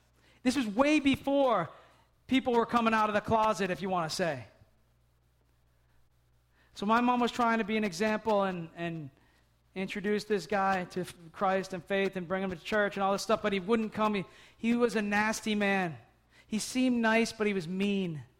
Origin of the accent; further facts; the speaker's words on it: New England, United States; We're in New England, Colby, leave me alone. I grew up in New England.